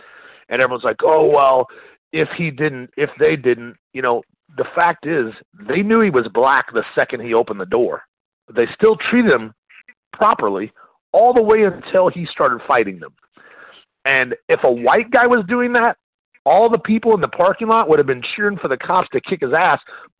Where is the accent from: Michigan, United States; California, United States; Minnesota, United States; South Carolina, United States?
California, United States; Huntington Beach; also born or lived in Compton; I was born in Compton. I didn't grow up there, but I grew up in Huntington Beach. But my family all lived in Compton for 69 years.